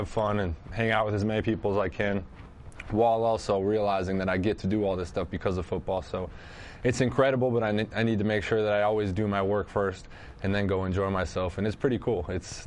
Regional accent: Wisconsin, United States; Because, I mean, I grew up in Wisconsin. You know, I grew up in a middle-class family

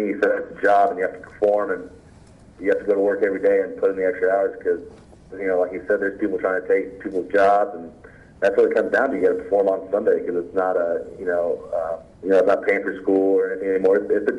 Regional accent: Indianapolis, Indiana, United States; I did. I grew up in Indianapolis.

